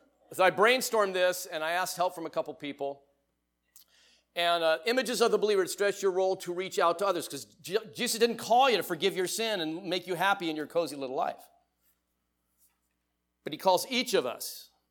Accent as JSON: {"language": "English", "town": "Van Nuys", "region": "California", "country": "United States", "tie": "born or raised there", "said": "when I grew up in the 1960s, I grew up here in the Valley, actually. I'm from Van Nuys."}